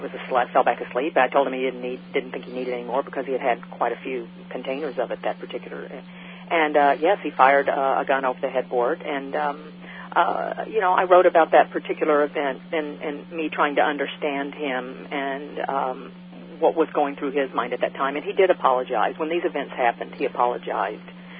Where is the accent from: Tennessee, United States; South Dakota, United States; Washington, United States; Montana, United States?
Tennessee, United States; Memphis; which was like going to the White House for us growing up in Memphis